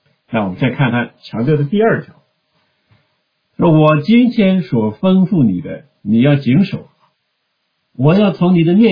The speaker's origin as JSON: {"language": "Chinese", "country": "China", "said": "尤其是我们中国人有佛教背景，我会把一些佛教思想带入这个基督教信仰里面来"}